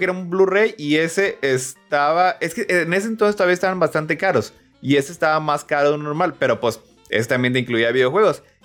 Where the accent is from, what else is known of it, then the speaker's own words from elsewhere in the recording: Monterrey, Nuevo León, Mexico; de Monterrey